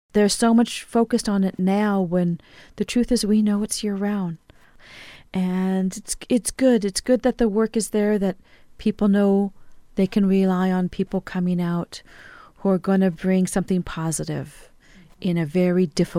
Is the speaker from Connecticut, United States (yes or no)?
no; Los Angeles, California, United States; So I'm Hopi, Navajo, Pueblo, and Mexican, but I grew up in Los Angeles, so I'm a very urban Indian.